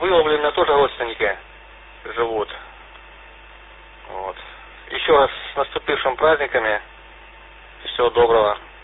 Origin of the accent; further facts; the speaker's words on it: Volgograd Oblast, Russia; Я родился в Чернышковском районе.